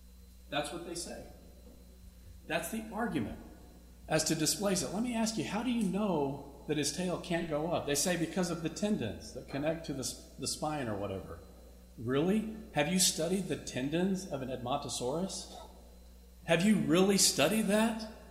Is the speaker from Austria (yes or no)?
no; South Dakota, United States; Again, my home state, South Dakota